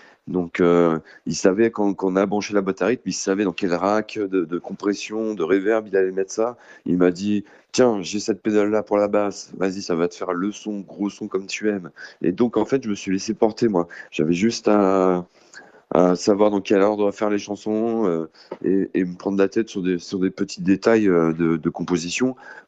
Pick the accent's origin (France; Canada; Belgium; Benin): France; Île-de-France; Moi, je viens de banlieue, je suis parisien, j'ai tous mes petits codes